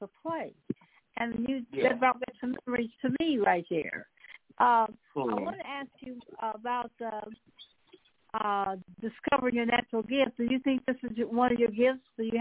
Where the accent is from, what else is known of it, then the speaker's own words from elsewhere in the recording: Tennessee, United States; I went to a country school in my hometown of Tennessee, and I had a teacher, a one-room school